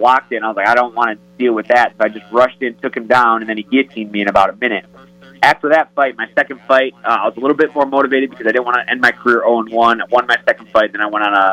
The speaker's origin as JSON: {"language": "English", "region": "Michigan", "country": "United States", "said": "I come out to a song called … because I'm from Michigan originally"}